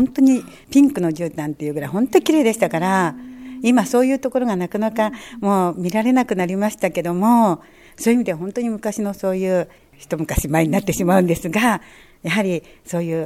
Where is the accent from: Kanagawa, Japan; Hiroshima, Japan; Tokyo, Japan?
Kanagawa, Japan; Fujisawa; 5歳から長後に住んでおりまして、はい、もう本当に小さい頃から藤沢に住んでますので